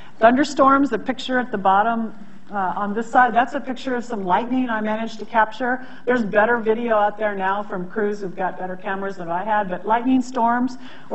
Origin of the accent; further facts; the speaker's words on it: United States; I'm going to use imperial units, I apologize, I'm American